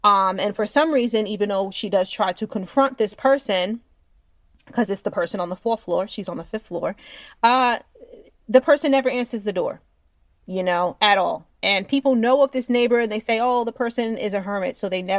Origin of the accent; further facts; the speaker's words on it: Westchester, New York, United States; I'm from Westchester, guys, and Westchester's fancy.